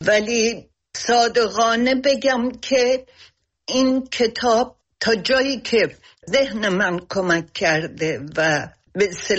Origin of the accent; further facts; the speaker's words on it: Iran; moved away; خب از وقتی که از ایران اومدم بیرون